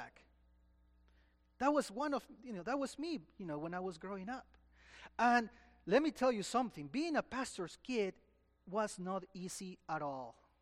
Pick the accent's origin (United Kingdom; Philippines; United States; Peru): Peru; Lima; And I felt that pressure growing up in Peru, because my dad, as many of you know, was a Presbyterian minister there in Lima.